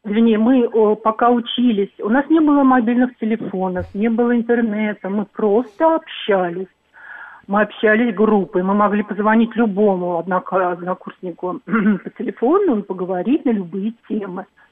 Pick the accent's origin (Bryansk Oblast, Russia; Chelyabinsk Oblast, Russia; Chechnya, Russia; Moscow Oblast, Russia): Moscow Oblast, Russia; А вот я из Подмосковья.